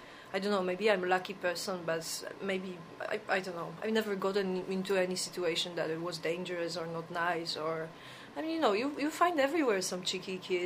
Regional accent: Poland; now in Limerick, Ireland; I'm Polish, and I'm studying here music technology in University of Limerick

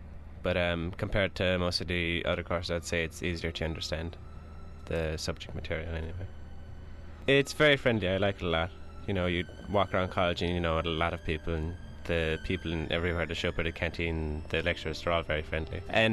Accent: Abbeyfeale, Munster, Ireland; I'm from West Limerick in Abbeyfield

